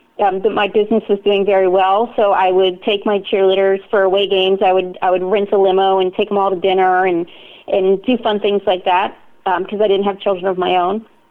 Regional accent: Virginia, United States; also born or lived in Thailand; We moved back from Thailand to Virginia, and I grew up in Virginia, in Northern Virginia, and basically lived the all-American life.

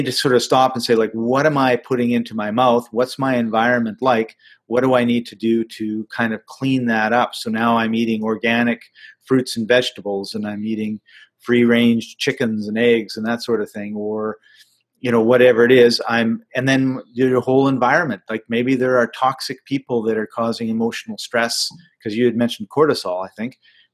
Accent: Winnipeg, Manitoba, Canada; I remember I grew up in Winnipeg, Central Canada, around late September, October, I could feel the frozen Arctic air just over the northern horizon

